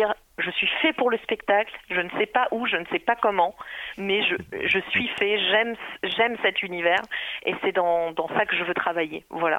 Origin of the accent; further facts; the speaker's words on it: Hauts-de-France, France; puisque je viens de Picardie moi à la base, du 02.